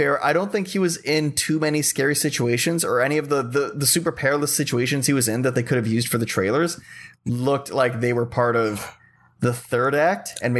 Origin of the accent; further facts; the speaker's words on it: Philippines; I don't think it's because I am Filipino